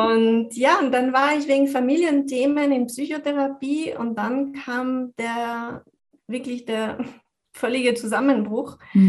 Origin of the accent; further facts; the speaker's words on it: France; German is a second language; now in Austria; ich konnte Deutsch noch nicht so gut wie jetzt. Das ist nicht meine Muttersprache. Ich bin in Frankreich geboren und aufgewachsen.